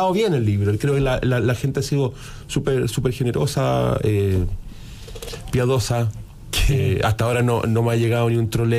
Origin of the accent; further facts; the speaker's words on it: Antofagasta, Chile; Yo soy antofagastino, me crié con el mar enfrente y el desierto atrás, pero claro, el desierto de arena finalmente.